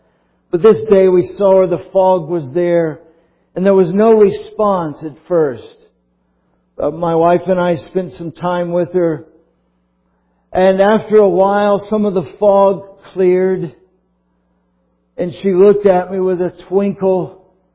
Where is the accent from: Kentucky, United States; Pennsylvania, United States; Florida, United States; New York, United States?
Florida, United States; St. Petersburg; there was an indention in the church I grew up in St. Petersburg, Florida, the last pew, just like we have here.